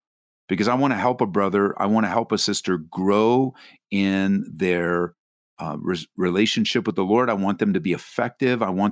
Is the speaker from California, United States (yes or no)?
yes; California, United States; now in Aurora, United States; We moved out here from Southern California, where I grew up, to plant the church.